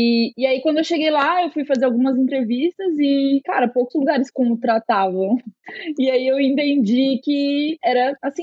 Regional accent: Joinville, Santa Catarina, Brazil; porque eu sou de Joinville, né, Santa Catarina.

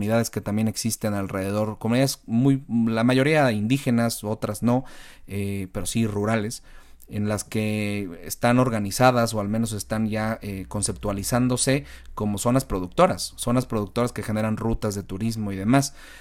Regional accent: Mexico; Y creo que como mexicano es una responsabilidad enorme

